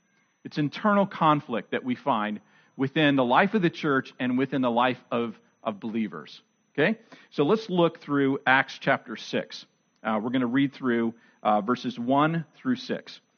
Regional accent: Redding, California, United States; born there; I was born in California. I was born in Redding. So I'm a Northern Californian, right?

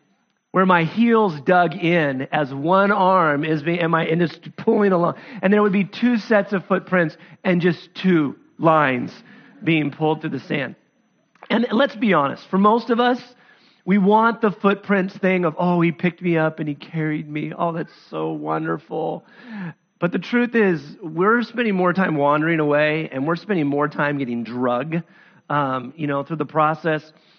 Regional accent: Sacramento, California, United States; in my city where I grew up in Sacramento

